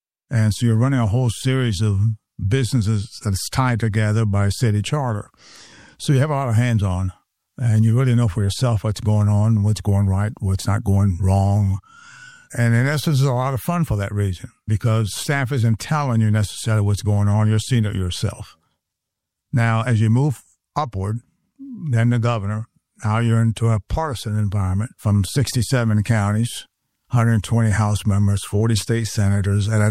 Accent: Tampa, Florida, United States; Agriculture is not as big a thing as it was when I was growing up in Tampa

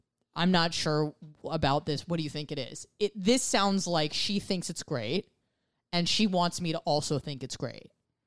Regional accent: California, United States; I am from California. And I still have some friends and a lot of family over there still.

